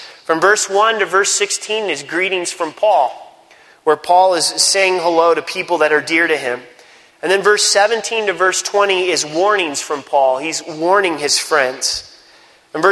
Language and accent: English; Oregon, United States; growing up in Southern Oregon, there's the Redwood National Forest.